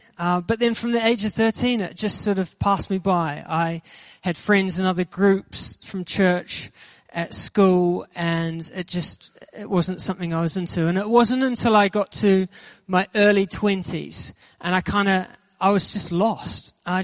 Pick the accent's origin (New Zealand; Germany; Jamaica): New Zealand; I'm originally from New Zealand, if you haven't already picked that accent up.